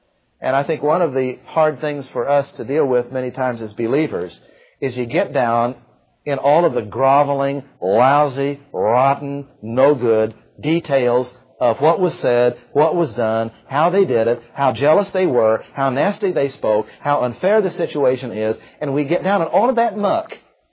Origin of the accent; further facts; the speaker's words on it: Ireland; I'm Irish. You got to fight.